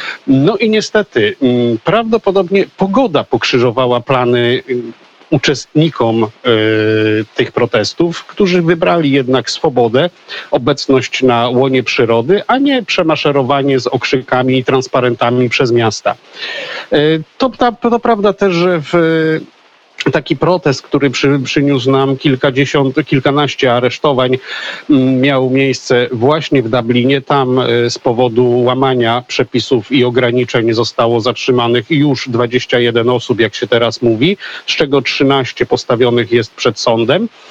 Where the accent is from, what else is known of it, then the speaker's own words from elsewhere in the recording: Łódź, Łódź Voivodeship, Poland; nie jestem z gór, pochodzę z centralnej Polski